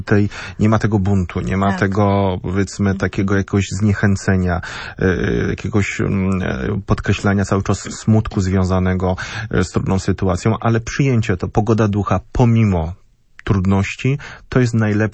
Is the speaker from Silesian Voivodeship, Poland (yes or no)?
yes; Silesian Voivodeship, Poland; Dotykam to nieraz przez kontakt z ośrodkami dla osób niepełnosprawnych u nas na Śląsku.